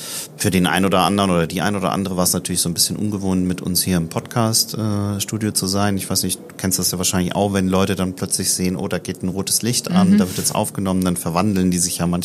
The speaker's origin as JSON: {"language": "German", "town": "Cologne", "region": "North Rhine-Westphalia", "country": "Germany", "said": "Also ich komme ja aus Köln."}